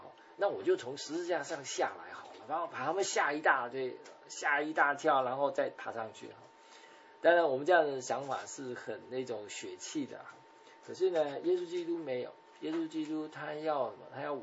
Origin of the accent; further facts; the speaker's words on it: China; 我们中国人有一个不太好的个性，就是说我们见不得人好